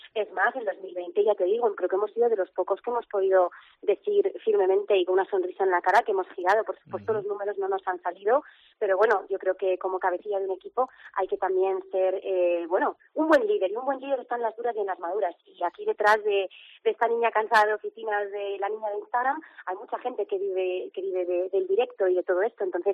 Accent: Santander, Cantabria, Spain; Pero Santander es mi tierra

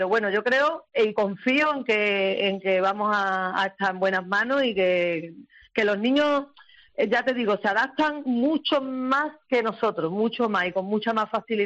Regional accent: Seville, Andalusia, Spain; Sí, yo soy de Triana, hijo. No me he criado chillando todo el día.

